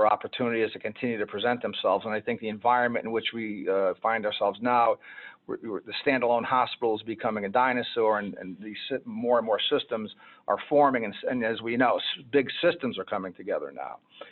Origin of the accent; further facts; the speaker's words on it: Connecticut, United States; now in New Jersey, United States; I knew nothing about New Jersey. I'm from Connecticut. My wife's from Massachusetts. But I got the job in New Jersey and took a risk and it paid off in spades for me because I'm still in New Jersey 28 years later.